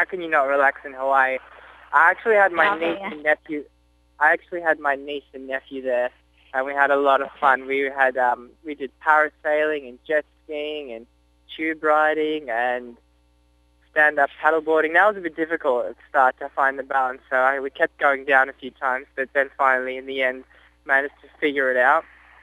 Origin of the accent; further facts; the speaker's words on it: Australia; accent: mixture of Russian and Australian; also born or lived in Belarus; Actually, I was born in Russia, Belarus, and migrated to Australia when I was 7. So now I've got a mixture of a bit of Russian and a bit of Australian.